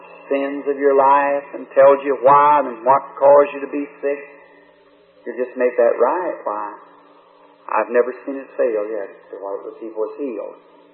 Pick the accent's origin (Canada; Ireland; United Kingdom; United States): Ireland; We're Irish by descent and by nationality, rather.